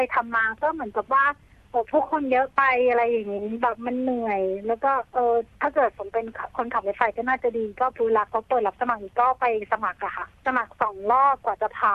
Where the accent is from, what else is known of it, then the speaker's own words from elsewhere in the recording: United States; ใช่ค่ะจริงๆแล้ว … ไปโตที่อเมริกามานะคะ